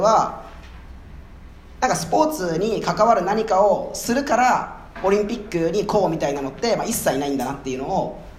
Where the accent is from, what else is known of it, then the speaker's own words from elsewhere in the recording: Shonan, Kanagawa, Japan; 僕も地元の湘南で僕の友達は結構ヤンキーとかギャルとかが多いんですけど